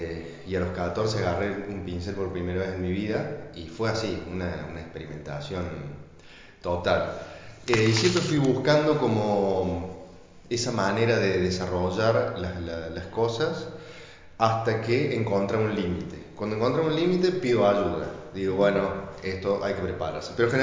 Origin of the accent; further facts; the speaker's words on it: Arroyito, Córdoba, Argentina; Soy del interior, de Arroyito, y ahí, bueno, desarrollé gran parte de mi carrera.